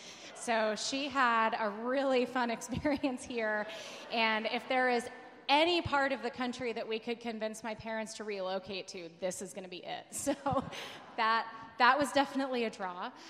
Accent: Maryland, United States; I am a very East Coaster person. I'm from Maryland.

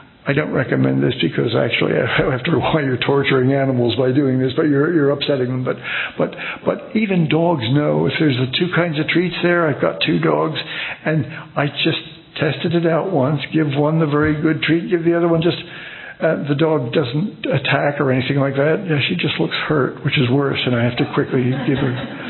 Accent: Pennsylvania, United States; now in California, United States; I'm from Pennsylvania myself, and you know, people come from all, and there, it wasn't so long ago, 50 years ago.

